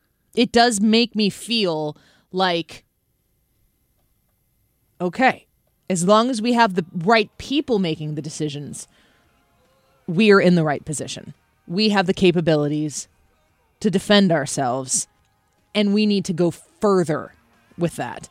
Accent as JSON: {"language": "English", "country": "United States", "said": "as an American, I just kind of feel like I want to walk a little taller."}